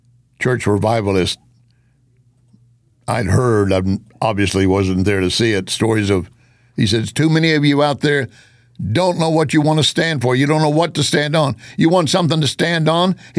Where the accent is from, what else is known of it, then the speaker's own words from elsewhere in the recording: the South, United States; Growing up in the South, there were times my parents would take me to one of these tent revivals